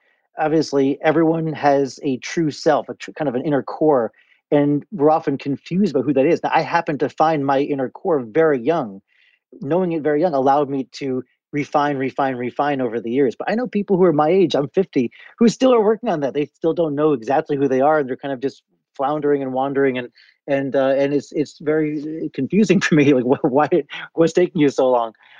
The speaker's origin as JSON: {"language": "English", "town": "Chappaqua", "region": "New York", "country": "United States", "tie": "born or raised there", "said": "I grew up in Chappaqua, New York, right? This fancy suburb of Manhattan."}